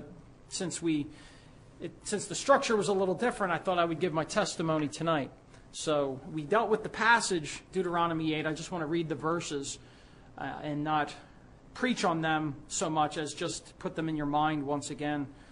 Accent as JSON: {"language": "English", "region": "New Jersey", "country": "United States", "tie": "born or raised there", "also_born_or_lived": "Philadelphia, United States", "said": "I was born in Philadelphia, and I never actually lived in Philadelphia. My two older brothers were born in Nazareth Hospital in Philadelphia, but right before I was born, my parents moved to New Jersey."}